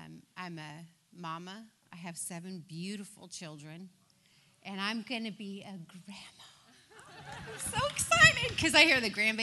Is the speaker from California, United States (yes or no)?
yes; California, United States; I am from Southern California.